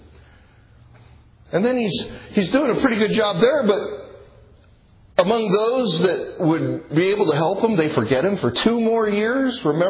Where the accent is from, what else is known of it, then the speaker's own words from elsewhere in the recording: Dothan, Alabama, United States; People ask me, that's some accent you have. You're from around here. Where are you from? I said, Dothan. Dothan, Alabama.